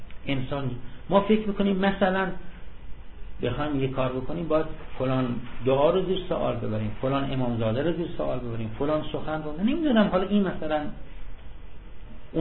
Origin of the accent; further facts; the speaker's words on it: Iran; میشناسن ما ایرانی هستیم